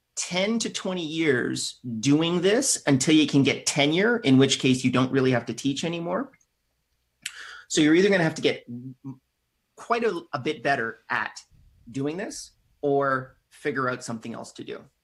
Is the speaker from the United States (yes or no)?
no; Canada; I'm Canadian.